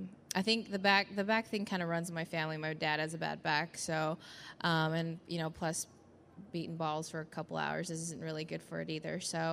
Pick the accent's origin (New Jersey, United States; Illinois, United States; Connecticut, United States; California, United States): California, United States; it was just a great feeling being back in California, you know, in my hometown. And And that golf course, I've never really played it as a junior when I used to live in Rancho